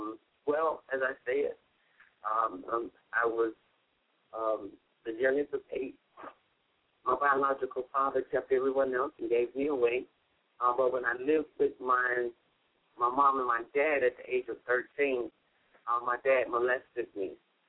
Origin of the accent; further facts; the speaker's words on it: Chicago, Illinois, United States; Yes, I am from Chicago, Illinois. I am the youngest of eight children.